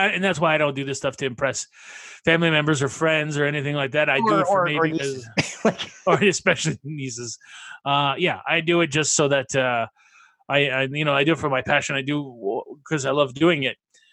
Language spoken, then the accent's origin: English; Canada; I'm a Canadian actor